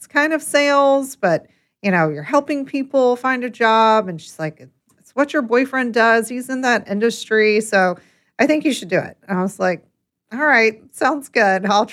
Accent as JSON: {"language": "English", "region": "North Carolina", "country": "United States", "tie": "born or raised there", "said": "My fun fact is that I grew up on a farm. Oh. I'm from Eastern North Carolina and grew up on a pig farm."}